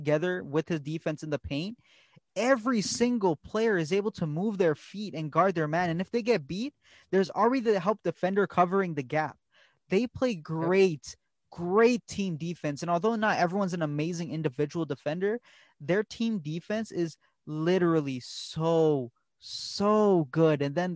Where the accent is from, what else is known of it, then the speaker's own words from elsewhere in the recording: Canada; We're from Canada. We're used to this. We're used to the cold.